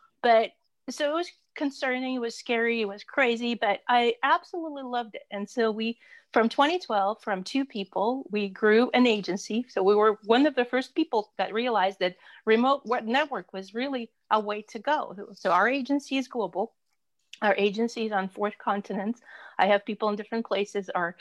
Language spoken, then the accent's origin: English; Russia; first language Russian; English is a second language; And I'm from Russia. So I spoke Russian at that time and I thought I wanted to learn languages.